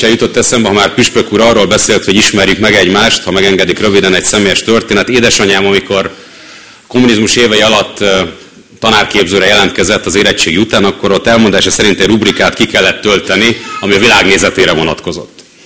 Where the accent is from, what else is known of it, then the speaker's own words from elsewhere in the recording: Baja, Bács-Kiskun, Hungary; Baján, ahol én felnőttem, az ottani református közösség